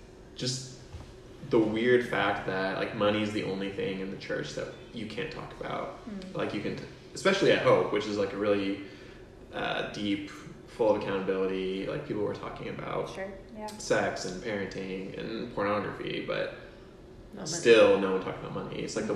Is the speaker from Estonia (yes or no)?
no; Germany; also born or lived in New York, United States / Russia / Indiana, United States; I grew up in Germany, in New York, in Russia, Indiana for a year